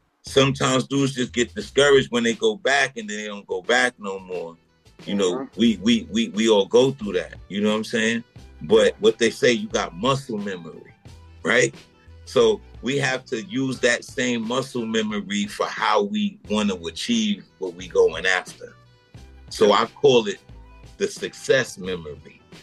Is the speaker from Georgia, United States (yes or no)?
no; Brooklyn, New York, United States; You know, I come from Brownsville, Brooklyn, and I lived in a house with both of my parents.